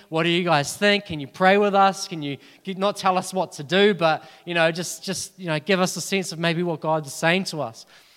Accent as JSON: {"language": "English", "country": "New Zealand", "said": "Now, I'm a Kiwi male."}